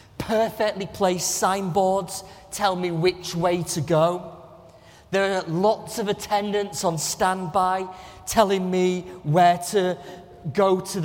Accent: England, United Kingdom; now in Singapore; as an Englishman, I really appreciate the orderly queues that I can join you in.

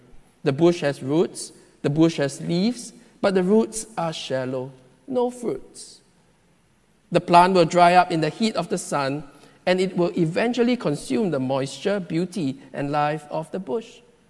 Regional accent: Singapore; growing up in Singapore, you and I know what the success story is like.

